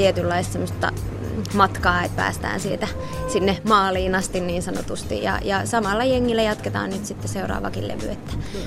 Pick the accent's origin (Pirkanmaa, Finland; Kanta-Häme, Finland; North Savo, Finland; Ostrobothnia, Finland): Ostrobothnia, Finland; tai kotiin, niin kuin meillä Pohjanmaalla sanotaan